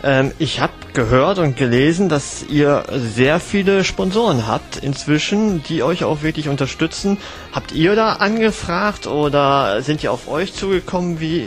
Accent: Bottrop, North Rhine-Westphalia, Germany; Ich meine, ich komme ja selber aus Bottrop

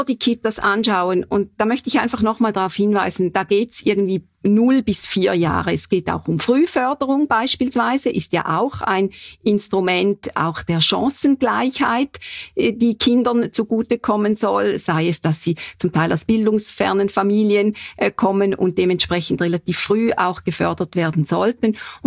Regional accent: St. Gallen, Switzerland; oder auch wo ich herkomme in St. Gallen

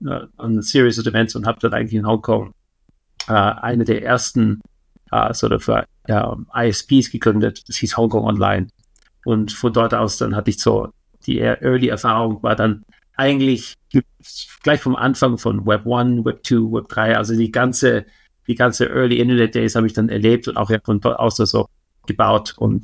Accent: Austria; ich bin in Österreich aufgewachsen

